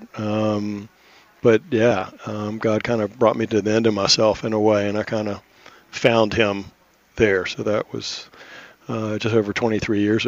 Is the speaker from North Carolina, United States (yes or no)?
yes; Charlotte, North Carolina, United States; Yeah, I grew up in the South in Charlotte, North Carolina, a Jewish family, Reformed Jewish